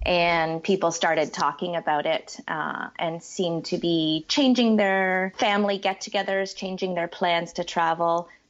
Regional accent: Ontario, Canada; We're from Ontario, Canada originally.

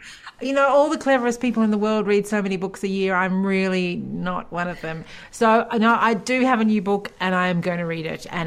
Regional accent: Australia; Shame on me as an Australian.

